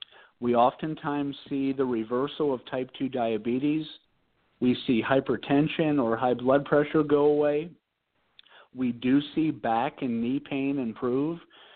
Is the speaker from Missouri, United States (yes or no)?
no; Cincinnati, Ohio, United States; I'm born and raised in Cincinnati. For people who know Cincinnati, this is a big high school town.